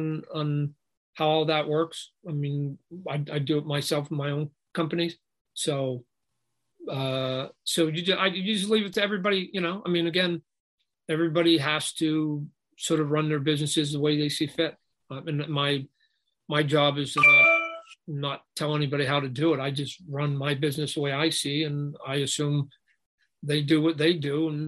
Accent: Canada; born there; maybe it's just a Canadian in me. I was born in Canada.

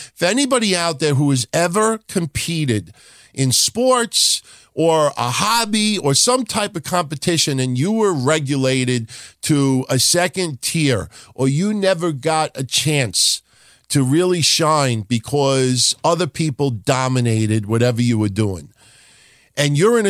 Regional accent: New York City, New York, United States; I'll also root for the Yankees if the Mets aren't in it because I'm a New Yorker through and through.

